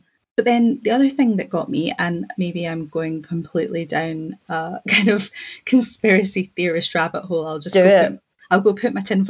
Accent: Scotland, United Kingdom; because I grew up just outside of Livingston.

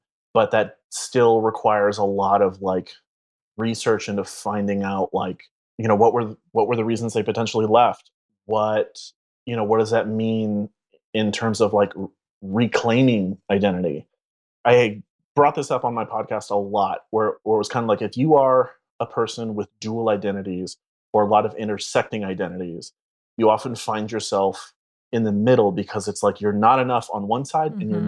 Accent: Palm Springs, California, United States; also born or lived in La Mirada, United States; So I was born in a suburb of Los Angeles. I was born in La Mirada, which is right next to Norwalk. Mm-hmm. So that's mostly where my family's from. I grew up out in the desert. I grew up in Palm Springs.

